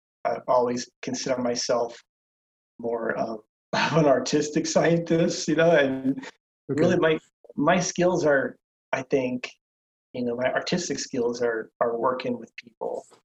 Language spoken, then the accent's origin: English; Huntington Beach, California, United States; You know, I'm from Huntington Beach originally, I grew up in the punk scene down there.